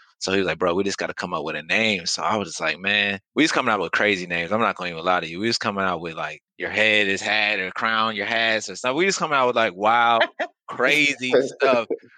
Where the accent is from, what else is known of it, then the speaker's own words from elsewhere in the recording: Queens, New York, United States; also born or lived in Enterprise, Alabama; Oh, I'm from Queens, New York, by the way, of Enterprise, Alabama.